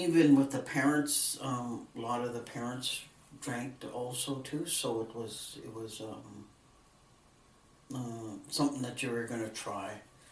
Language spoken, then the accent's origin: English; Dawson City, Yukon, Canada; I was born and raised in Dawson, so I can't compare it to anything else